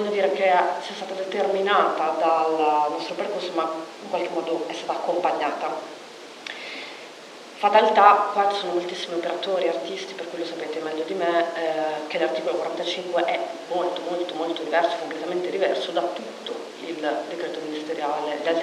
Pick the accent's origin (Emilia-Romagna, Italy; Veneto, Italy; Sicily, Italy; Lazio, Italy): Veneto, Italy; Venice; Io invece sono veneziana, per cui veniamo da una terra